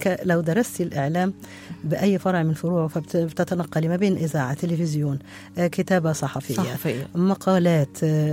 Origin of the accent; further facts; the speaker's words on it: Egypt; أنا بنت مصر، تعلمت في مصر في الجامعة، جامعة القاهرة،